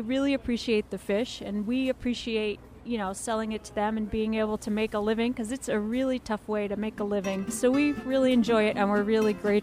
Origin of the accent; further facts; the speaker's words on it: Mattituck, New York, United States; We're from Matituck on the North Fork